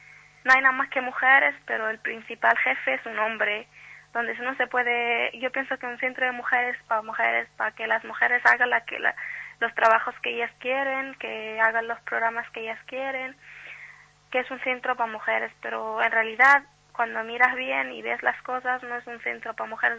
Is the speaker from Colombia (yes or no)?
no; Tindouf Province, Algeria; moved away as an adult; now in Spain; yo soy una chica saharaui que he vivido, nací en los campamentos de refugiados, he vivido 20 años, llevo 2 años en España.